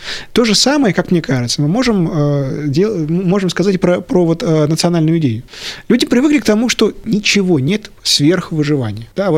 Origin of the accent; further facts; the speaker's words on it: Ukraine; Знаете, в Украине есть такой, ну, просто детство провел в Украине